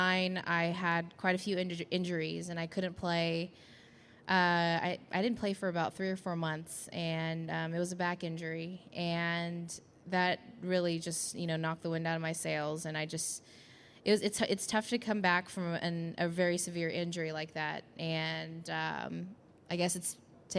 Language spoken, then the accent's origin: English; California, United States; it was just a great feeling being back in California, you know, in my hometown. And And that golf course, I've never really played it as a junior when I used to live in Rancho